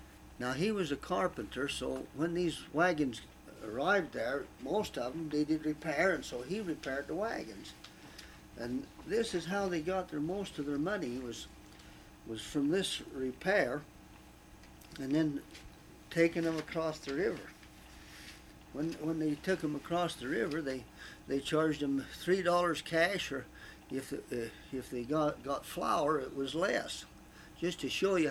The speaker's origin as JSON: {"language": "English", "town": "Manti", "region": "Utah", "country": "United States", "tie": "born there", "said": "I am 78 years old. I was born in Manti, Utah."}